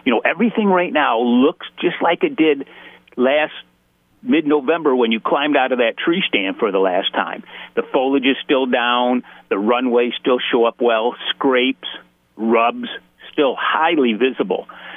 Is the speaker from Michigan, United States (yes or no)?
yes; Michigan, United States; to me, growing up in Michigan, that's what I like to see.